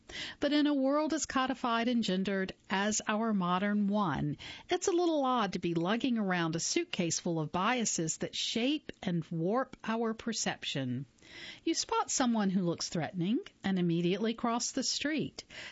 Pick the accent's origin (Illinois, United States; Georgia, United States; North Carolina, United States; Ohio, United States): Georgia, United States; Atlanta; also born or lived in Canada; What I am is American, born in Canada, raised in Atlanta, naturalized at 14, and I signal American, too